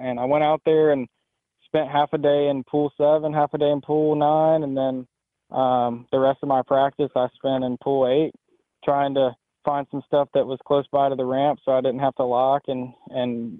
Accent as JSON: {"language": "English", "region": "Alabama", "country": "United States", "tie": "born or raised there", "said": "No, but honestly, the tournament at La Crosse, it really reminded me of growing up on the Coosa River."}